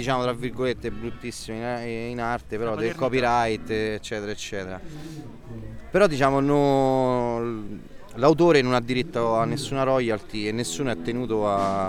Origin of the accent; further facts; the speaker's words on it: Civita Castellana, Lazio, Italy; Allora, io sono di Città Castellana